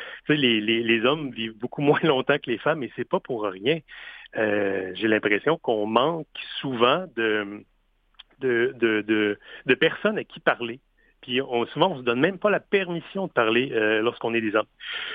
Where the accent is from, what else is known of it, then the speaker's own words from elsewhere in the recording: Baie-Comeau, Quebec, Canada; moi-même, j'ai grandi sur la côte nord. Ouais. Je viens de Baie-Comeau au départ.